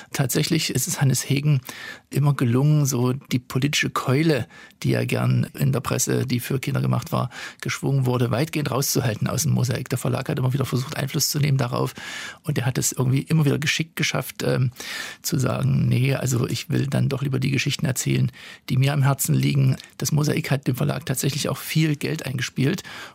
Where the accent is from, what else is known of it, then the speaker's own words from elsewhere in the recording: East Germany, Germany; ich bin Jahrgang 70 in der DDR aufgewachsen